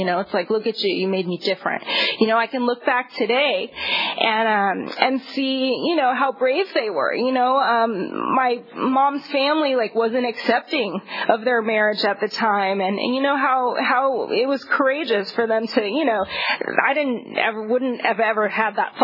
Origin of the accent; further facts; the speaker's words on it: Los Angeles, California, United States; I grew up in West LA. I went to this French school, that took me to France.